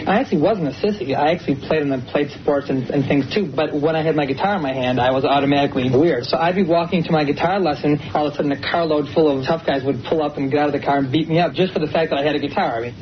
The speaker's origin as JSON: {"language": "English", "town": "Chicago", "region": "Illinois", "country": "United States", "tie": "born there", "said": "I was born in Chicago. Our whole band is from the Illinois area."}